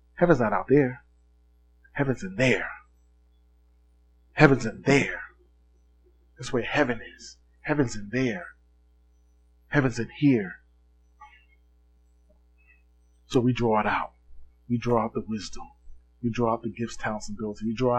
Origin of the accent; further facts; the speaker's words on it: North Carolina, United States; born there; I was born in Lenoir County, North Carolina, to Nellie Marie and James T.